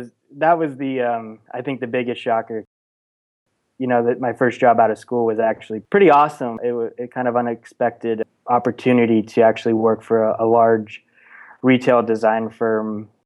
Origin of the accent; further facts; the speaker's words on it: Erie, Pennsylvania, United States; I grew up in Erie, Pennsylvania, kind of a small town in terms of nothing's really popping in terms of the creative space. It's just a blue collar town